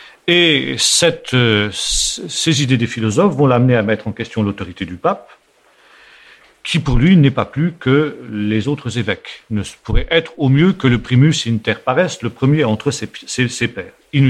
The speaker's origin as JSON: {"language": "French", "country": "France", "said": "qui devrait faire notre honte en tant que Français"}